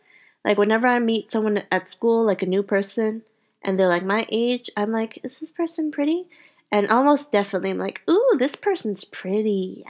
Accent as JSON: {"language": "English", "town": "New Orleans", "region": "Louisiana", "country": "United States", "tie": "born or raised there", "said": "But the city itself, I'm not a really big fan of. I miss, like, my hometown, New Orleans."}